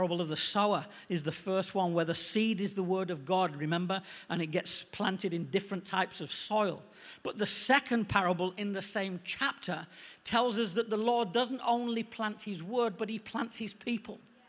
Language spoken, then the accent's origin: English; England, United Kingdom; and I'm an Englishman saying these words